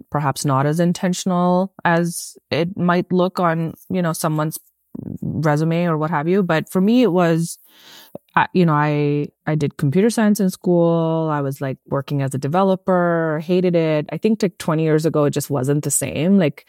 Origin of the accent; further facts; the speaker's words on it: India; I can say this because I'm from India